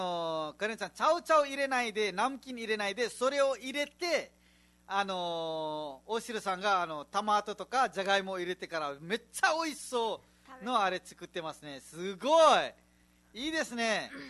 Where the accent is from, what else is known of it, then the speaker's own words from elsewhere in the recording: Nepal; now in Japan; 最初ネパールから来たばっかりの時結構チャットパテ作ってたさ